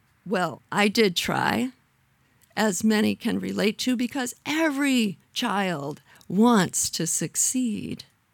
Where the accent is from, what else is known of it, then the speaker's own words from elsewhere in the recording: Waterville, Maine, United States; I grew up in Waterville, Maine, where I worshiped at St. Mark's Episcopal Church, but attended Mount Mercy Academy, the local Catholic school.